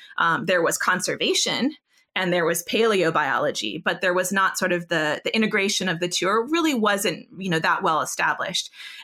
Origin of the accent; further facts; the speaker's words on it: California, United States; I was from California originally.